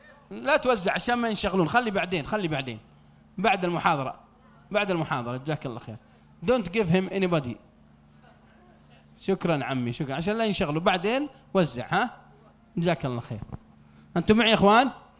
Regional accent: Saudi Arabia; الآن لو واحد عندنا بالسعودية

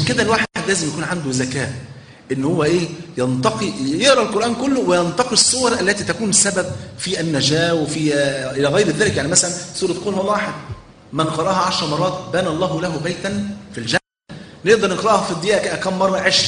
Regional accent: Egypt; أذكر بمناسبة الحديث ده في التسعينات عندنا في مصر

